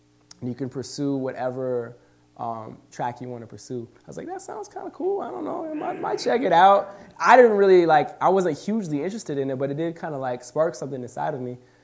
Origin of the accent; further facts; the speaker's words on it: Minot, North Dakota, United States; So I grew up in Minot, North Dakota, where my family was stationed at the Air Force Base out there.